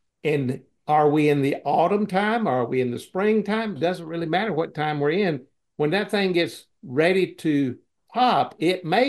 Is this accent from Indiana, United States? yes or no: no; Sand Mountain, Alabama, United States; All I got to say, I'm from Sand Mountain. I grew up in Sand Mountain.